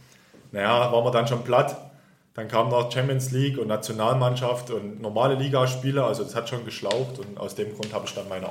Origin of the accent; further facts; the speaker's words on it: Oberlungwitz, Saxony, Germany; ich bin vor 2 Jahren nach Chemnitz gezogen, habe gedacht, das lohnt sich etwas mehr. Bin jetzt wieder zurück in meine Heimatstadt Oberlungwitz gezogen.